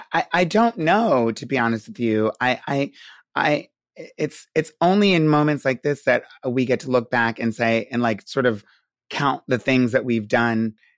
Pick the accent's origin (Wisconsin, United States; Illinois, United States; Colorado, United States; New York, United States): New York, United States; New York City; Like I'm a New Yorker. I'm not going to Times Square.